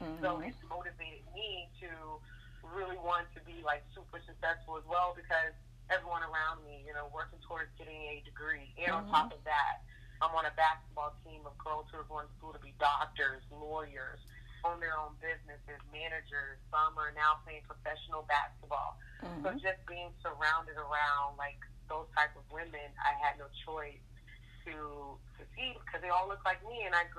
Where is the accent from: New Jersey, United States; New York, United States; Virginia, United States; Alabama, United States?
Alabama, United States; Troy; also born or lived in St. Louis; now in Las Vegas, United States